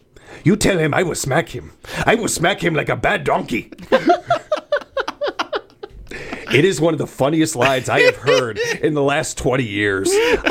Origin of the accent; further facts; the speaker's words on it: United States; This is the weird crux of being an American and the stereotypes that we have throughout the rest of the world in some ways.